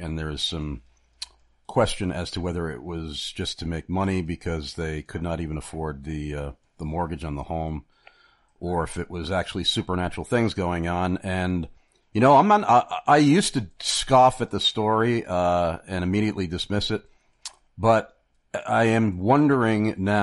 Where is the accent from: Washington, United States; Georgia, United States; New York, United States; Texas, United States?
New York, United States; Amityville; now in Carlisle, United States; I was born and raised in Amityville and did not move out of Amityville until I came here to Carlisle, Pennsylvania.